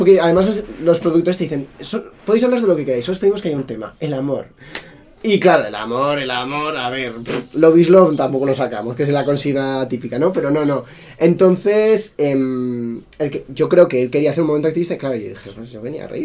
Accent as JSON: {"language": "Spanish", "town": "Zaragoza", "region": "Aragon", "country": "Spain", "tie": "born there", "said": "en Zaragoza, y cuando salimos del hospital para que me llevasen a casa"}